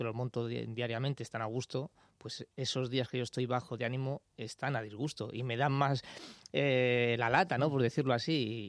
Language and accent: Spanish; Madrid, Community of Madrid, Spain; yo soy de Madrid, ¿no? Pero siempre me he considerado, como he ido por todo el mundo y soy ciudadano del mundo